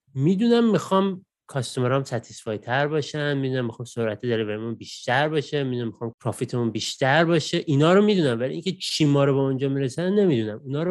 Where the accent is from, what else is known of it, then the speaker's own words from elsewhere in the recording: Iran; moved away as an adult; در واقع ایران من درس میخوندم، ایران ریاضیات کاربردی میخوندم.